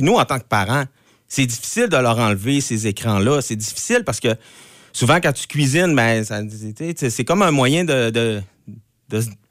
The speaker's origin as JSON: {"language": "French", "region": "Quebec", "country": "Canada", "said": "Donc, je suis québécois jusqu'à l'intelligence artificielle."}